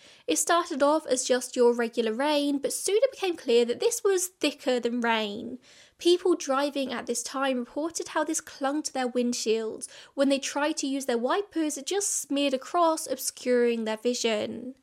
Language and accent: English; England, United Kingdom; Speaking as a Brit coming from England